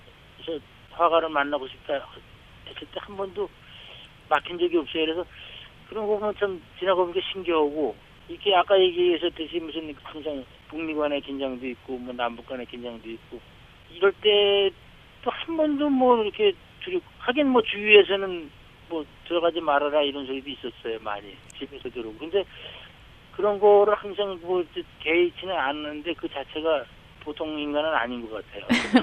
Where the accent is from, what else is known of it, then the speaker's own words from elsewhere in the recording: South Korea; born there; 저는 뭐 여기 순수하게 남쪽에서 태어나서 이제 다녔으니까